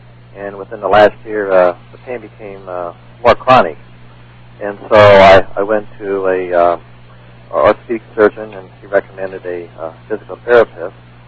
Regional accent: California, United States; Okay, like the other caller, I'm from Orange County.

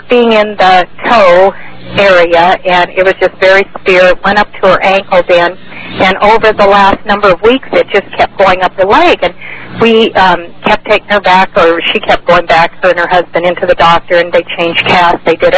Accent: San Diego, California, United States; I'm from San Diego area, mm-hmm.

